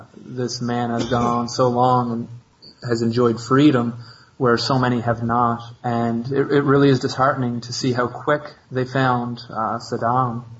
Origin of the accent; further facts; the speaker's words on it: Canada; And as a Canadian citizen who has friends in Afghanistan